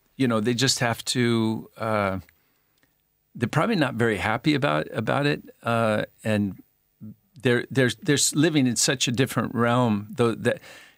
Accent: Utah, United States; also born or lived in Southern California; And I'd been growing up in Utah and Southern California.

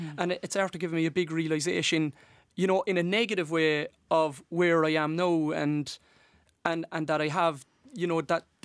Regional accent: Cork, Munster, Ireland; And Cork people, you know, I'm from Cork, and Cork are very, very supportive of their successful sports people.

